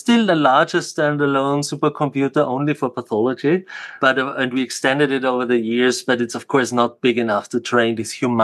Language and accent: English; Austria; accent: Austrian; English is a second language; I had my undergrad was in mathematics in Austria, which you can hear from my Arnold Schwarzenegger accent.